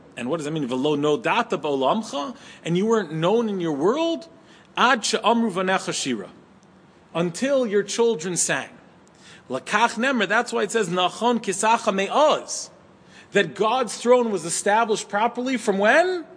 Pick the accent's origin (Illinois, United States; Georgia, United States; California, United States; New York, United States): New York, United States; Staten Island; And I'm from Staten Island, right? So, you know, that always comes to mind.